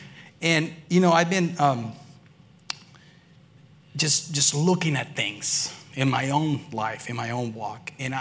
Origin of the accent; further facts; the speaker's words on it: California, United States; I come from Southern California, and the church I used to go to, there's a bunch of surfers, and we used to go to the beach